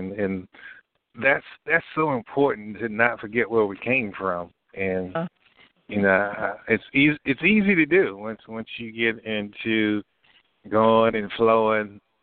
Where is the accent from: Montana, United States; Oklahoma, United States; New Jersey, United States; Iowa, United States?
Oklahoma, United States; born there; where I was when I was born in Oklahoma